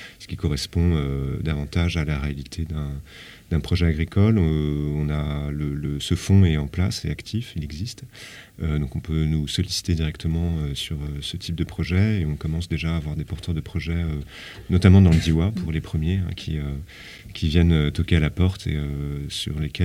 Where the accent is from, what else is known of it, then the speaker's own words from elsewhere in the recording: Lille, Hauts-de-France, France; dans le Nord-Pas-de-Calais puisque je viens de Lille.